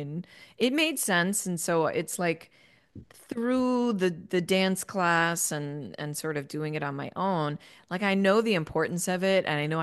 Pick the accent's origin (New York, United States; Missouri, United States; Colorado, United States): New York, United States; like I grew up in Long Island and there were like really good dancers there.